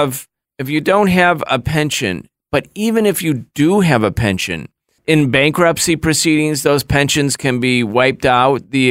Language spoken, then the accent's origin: English; Rochester, New York, United States; Where we grew up in Rochester, New York, it had 55,000 employees work for Kodak, and that was, you know, in a city of about 300,000 people.